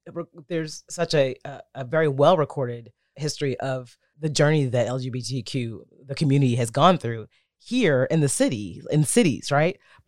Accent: Queens, New York, United States; also born or lived in Brooklyn; even though I grew up in Queens, you know, I was born in Brooklyn

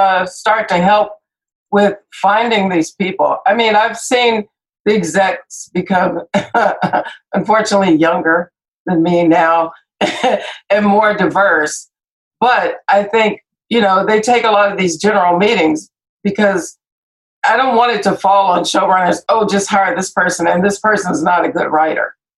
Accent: Compton, California, United States; Look, I grew up in Compton, like Matt said.

